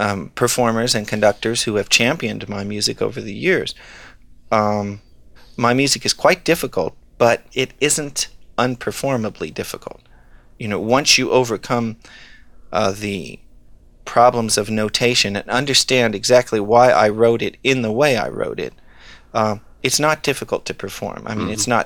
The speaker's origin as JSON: {"language": "English", "country": "United States", "said": "I'm an American, and these guys were the guys I was sitting in class with when I was a student"}